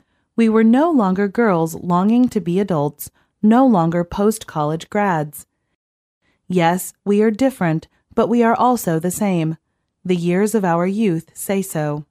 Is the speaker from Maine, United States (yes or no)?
yes; Maine, United States; We grew up together in Maine and have said for years that we should have an annual event